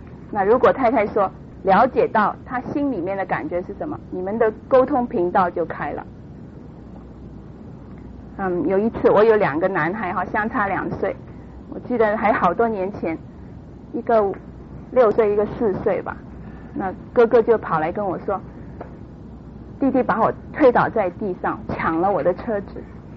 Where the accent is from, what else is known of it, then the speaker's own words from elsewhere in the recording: Hong Kong; 很对不起，我是从香港来的，所以我有时候回到香港